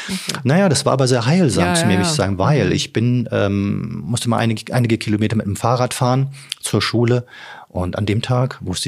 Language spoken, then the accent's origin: German; Neumünster, Schleswig-Holstein, Germany; born there; also born or lived in Tungendorf; Ja, dörflich, großmütterlicherseits Tungendorf tatsächlich und geboren wurde ich aber in Neumünster. Mhm. Also wo ich heute immer sage, eine Stadt zum Durchfahren.